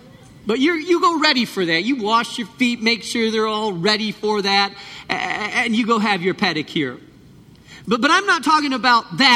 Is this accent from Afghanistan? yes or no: no; Spain; I grew up in Spain